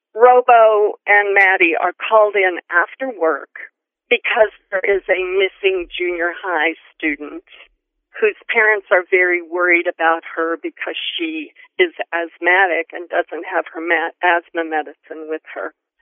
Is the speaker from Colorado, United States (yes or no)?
yes; Colorado, United States; I grew up in Colorado. I love the state. I lived on a cattle ranch outside of a very small town that's close to the Continental Divide.